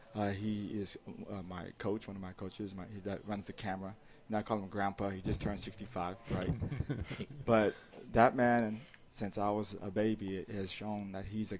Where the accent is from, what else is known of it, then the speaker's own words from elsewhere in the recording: United States; I grew up over there on Argyle Street, over behind Fancy Creek, and a lot of those kids were in the apartments over there